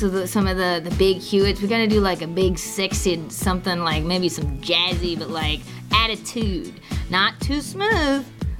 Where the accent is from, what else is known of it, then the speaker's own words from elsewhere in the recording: California, United States; I mean, I'm come from the Central Valley. Hello, that is where George Lucas is from.